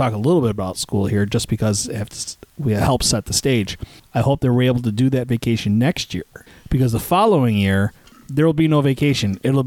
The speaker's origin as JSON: {"language": "English", "country": "United States", "tie": "born or raised there", "said": "I grew up on the Great Lakes, and we have Lake Ontario and Lake Erie right here."}